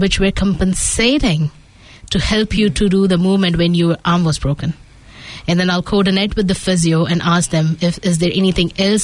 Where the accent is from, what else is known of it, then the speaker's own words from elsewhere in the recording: Vadodara, Gujarat, India; also born or lived in Ahmedabad; now in New Zealand; I'm from India, Gujarat. I'm born in Ahmedabad, but raised in Baroda. Uh-huh. I've been in New Zealand from 2013.